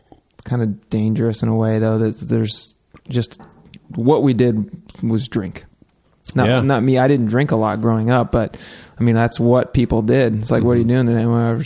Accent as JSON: {"language": "English", "region": "Oregon", "country": "United States", "tie": "born or raised there", "said": "But I mean, I grew up on the Oregon coast."}